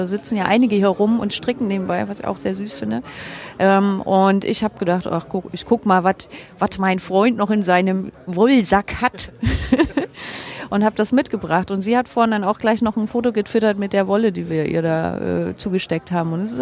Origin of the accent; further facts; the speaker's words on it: Hamburg, Germany; Und da haben wir auch ein bisschen den Vorteil als Hamburger, im Gegensatz zu ganz vielen anderen, die von weit her reisen.